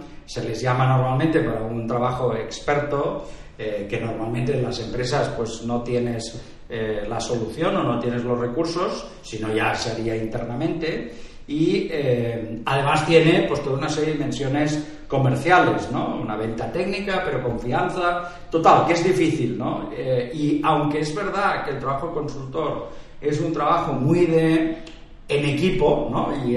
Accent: Barcelona, Catalonia, Spain; also born or lived in London / Madrid; Yo soy de Barcelona, me fui a Londres, aterricé en Madrid, di más vueltas que una peonza, podía haber acabado en Buenos Aires y acabé en Barcelona, otra vez de vuelta

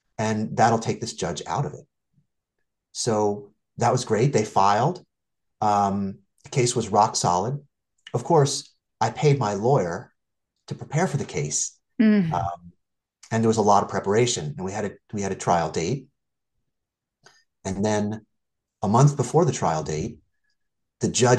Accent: New Jersey, United States; I come from a humble background. I grew up middle class in New Jersey.

